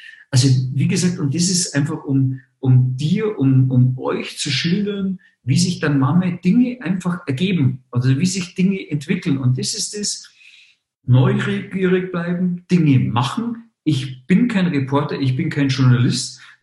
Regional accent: Munich, Bavaria, Germany; born there; und ich bin in München geboren, ich gebe es zu. Also bin gebürtiger Münchner, geborener Münchner.

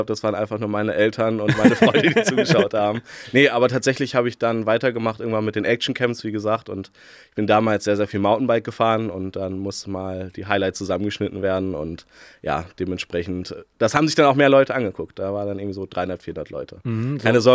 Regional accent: Hildesheim, Lower Saxony, Germany; Tatsächlich komme ich aus Hildesheim, aber pendel immer jetzt zwischen Hildesheim und Hannover während der Ausbildung noch und bin aber hier zur Schule gegangen tatsächlich.

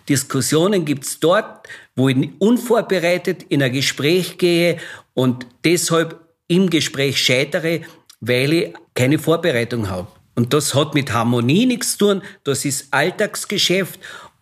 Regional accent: Austria; wie man auf gut Deutsch bei uns in Österreich sagt.

